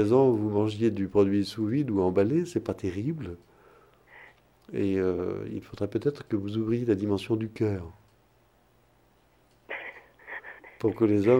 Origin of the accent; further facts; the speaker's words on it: Pérouges, Auvergne-Rhône-Alpes, France; moi je suis de Pérouge. Je suis à côté de Lyon.